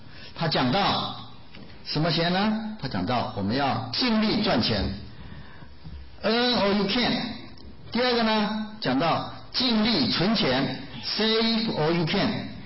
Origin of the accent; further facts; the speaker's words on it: Taiwan; accent: Taiwanese; 像我是台湾来的哦，所以有点台湾音